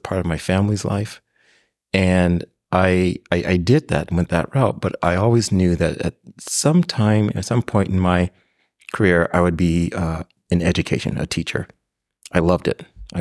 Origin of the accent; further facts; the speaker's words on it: Pasadena, California, United States; So I am from Southern California. I am fourth generation from Pasadena, California, and came through public schools.